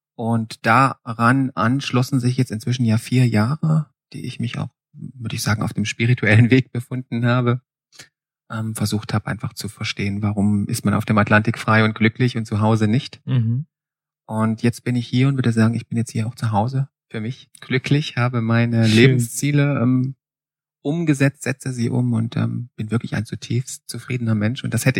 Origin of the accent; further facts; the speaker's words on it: Saxony, Germany